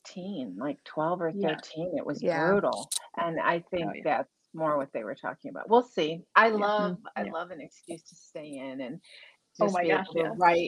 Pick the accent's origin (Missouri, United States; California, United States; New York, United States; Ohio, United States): New York, United States; Buffalo; I'm from Buffalo, mm-hmm. New York. I love winters. I love the cold. We didn't have polar bears in Buffalo, though, except at the zoo.